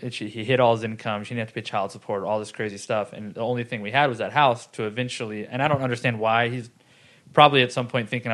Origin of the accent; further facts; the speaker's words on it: Fountain Valley, California, United States; I lived in Fountain Valley until I was 25. Lived at home until I was 25 because I was touring so much.